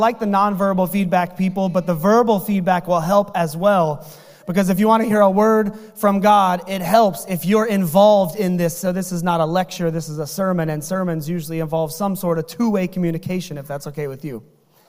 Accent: Texas, United States; born there; now in Queens, United States; I understand I come to you from Queens, New York, but before you turn your ears off, because you're not going to listen to a Yankee, just know I was born in South Texas.

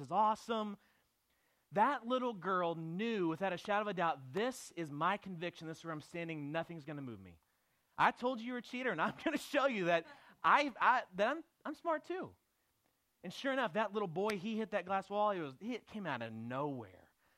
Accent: Abilene, Texas, United States; I grew up in Abilene, Texas. And I came down here and fell in love with a girl that was leading a trip that I came on and moved here

